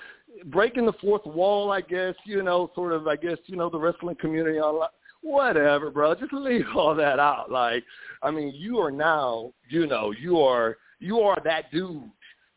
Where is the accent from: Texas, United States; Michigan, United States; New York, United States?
Texas, United States; now in Los Angeles, United States; from, well, I'm from Texas, but I'm in L.A. now.